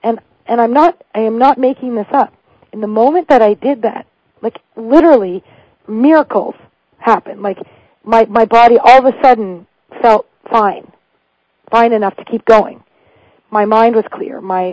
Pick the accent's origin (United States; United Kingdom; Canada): Canada; And I'm Canadian